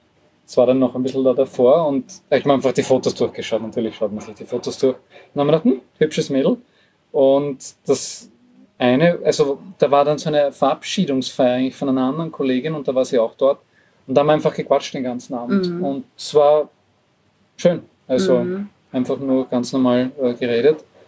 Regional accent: France; German is a second language; als Franzose

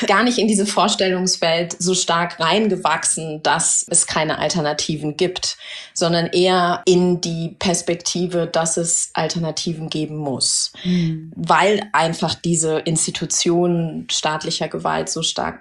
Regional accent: Germany; Also ich bin in Deutschland groß geworden und geboren, väterlicherseits lebt meine Familie im Süden der USA

